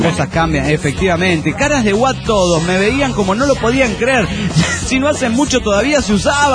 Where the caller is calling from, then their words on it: Cancún, Quintana Roo, Mexico; de Cancún, Quinto Rock.